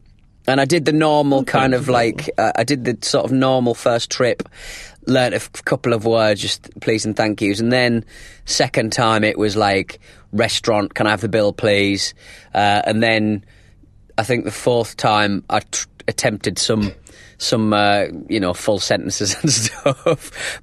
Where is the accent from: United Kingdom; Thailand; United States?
United Kingdom; being British.